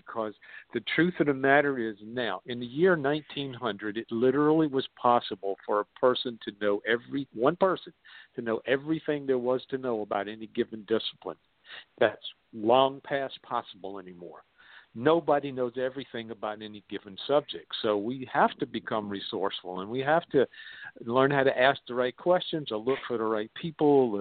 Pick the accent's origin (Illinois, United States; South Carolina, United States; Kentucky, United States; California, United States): South Carolina, United States; Well, I hate to say, but I grew up in South Carolina and went to school there, and they didn't have too many schools.